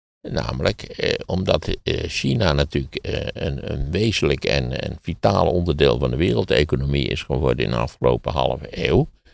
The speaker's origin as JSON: {"language": "Dutch", "town": "Wageningen", "region": "Gelderland", "country": "Netherlands", "tie": "born or raised there", "said": "Dank u wel, Wageningen. Dat heerlijke plaatsje waar ik ben opgegroeid."}